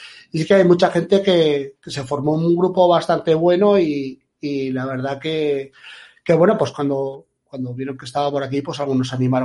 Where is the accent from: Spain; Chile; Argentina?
Spain; Asturias; enteré que eran en Asturias, pues a mí me hizo mucha ilusión, porque gente que conozco, pues iba a venir a mi tierra